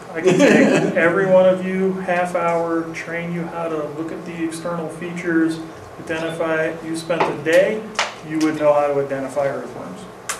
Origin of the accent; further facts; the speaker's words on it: Illinois, United States; he sent this letter to Smith in Urbana, Illinois, my home state